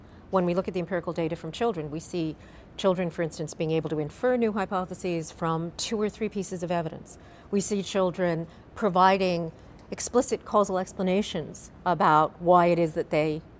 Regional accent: California, United States; I come from the Bay Area, and I'm a baseball fan.

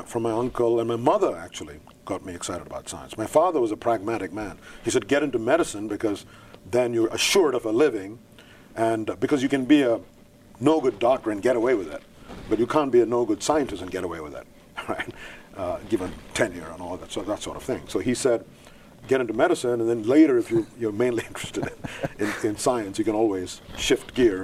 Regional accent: India; also born or lived in Thailand; I was born in India, but to some extent I was raised all over the world, especially in Thailand and Bangkok, because my father was a diplomat there. So I'd shuttle back and forth between Bangkok and Madras.

